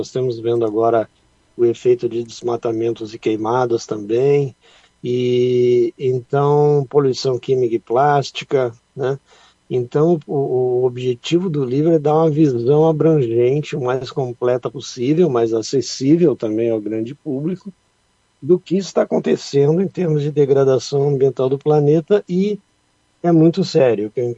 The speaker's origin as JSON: {"language": "Portuguese", "region": "Rio Grande do Sul", "country": "Brazil", "said": "Sou gaúcho."}